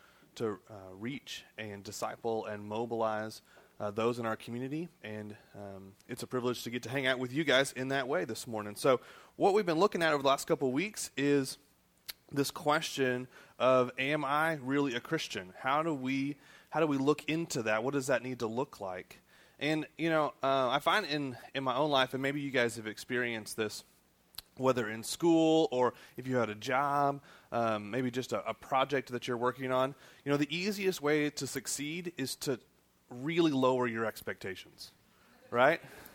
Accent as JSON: {"language": "English", "town": "Broken Arrow", "region": "Oklahoma", "country": "United States", "tie": "born or raised there", "said": "So I grew up in Broken Arrow, Oklahoma. Right. Go Tigers. And then came here, studied civil engineering"}